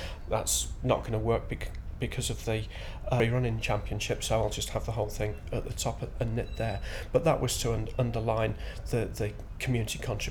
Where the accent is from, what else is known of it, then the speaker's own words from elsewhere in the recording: Birmingham, West Midlands, United Kingdom; moved away as an adult; now in Shetland, United Kingdom; I'm originally from Birmingham.